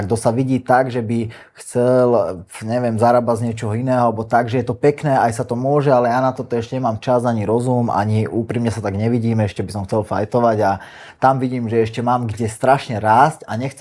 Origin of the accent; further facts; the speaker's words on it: Nové Zámky, Nitra Region, Slovakia; Narodil aj vyrastal som v Nových Zámkoch, áno.